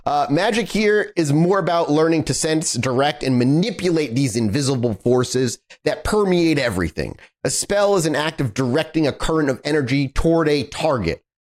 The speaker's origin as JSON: {"language": "English", "region": "New England", "country": "United States", "lives_now": "Texas, United States", "said": "Texas summer, I'm not built for it. I'm from New England."}